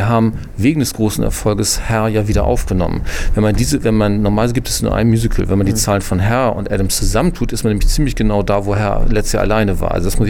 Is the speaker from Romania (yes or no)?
no; Hamburg, Germany; also selbst ich als Hamburger habe es verstanden